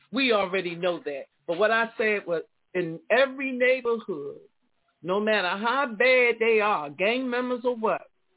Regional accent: Baltimore, Maryland, United States; I'm from Northeast Baltimore, East Baltimore, and I wasn't from that neighborhood.

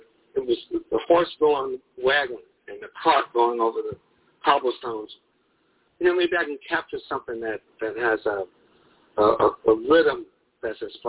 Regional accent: Chicago, Illinois, United States; born there; I couldn't write about work songs because I hadn't worked in the cotton fields. I was born in Chicago, right?

